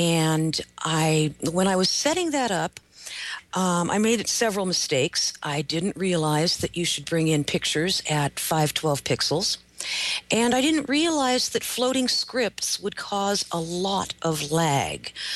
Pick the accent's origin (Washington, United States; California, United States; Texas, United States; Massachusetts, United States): Washington, United States; I grew up out in Southwest Washington, outside of Mount Rainier, and the valley I grew up in was vaguely called Lacamas